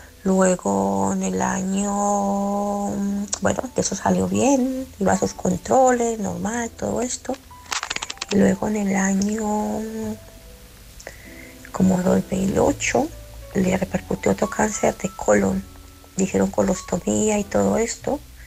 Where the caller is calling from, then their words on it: Barcelona, Catalonia, Spain; de Barcelona.